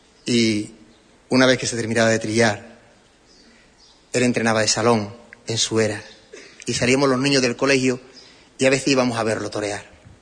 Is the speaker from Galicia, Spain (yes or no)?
no; Espartinas, Andalusia, Spain; Yo vivía y vivo, y mi familia, todos, en mi pueblo de Espartinas.